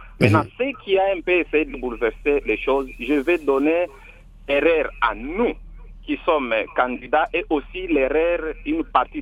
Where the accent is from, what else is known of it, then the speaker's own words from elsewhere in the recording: Lubumbashi, Haut-Katanga, DR Congo; now in Kinshasa, DR Congo; je suis présentement à Kinshasa, je suis venu de Lubumbashi.